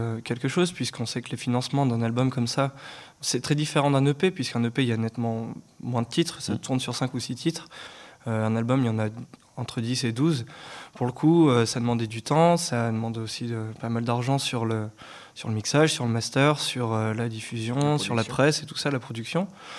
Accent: Voiron, Auvergne-Rhône-Alpes, France; On ne dit pas qu'on vient de Lyon ou de Grenoble, hein, comme c'est une grande ville qui est à côté, mais de Voiron, quoi.

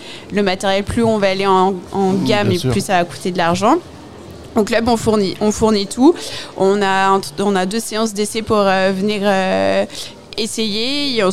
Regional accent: France; on est français quand même.

